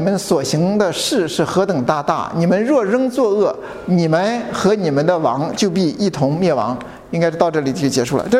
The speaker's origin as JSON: {"language": "Chinese", "region": "Inner Mongolia", "country": "China", "tie": "born or raised there", "lives_now": "United States", "said": "我的老家，就是这个内蒙古偏中部偏东一点的地方的时候，那个地方的时候，就是我们那个冬天是从来不打雷的。"}